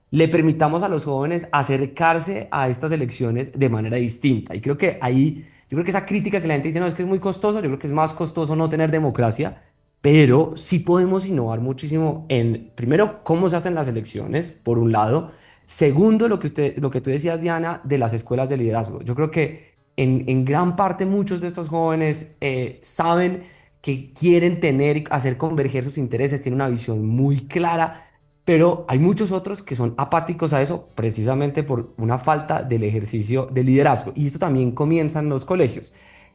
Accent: Colombia; Y creo que eso es un reto que como colombianos tenemos

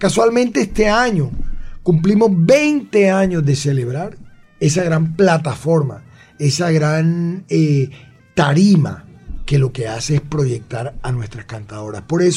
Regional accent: Barranquilla, Atlántico, Colombia; Yo como barranquillero, como director del carnaval

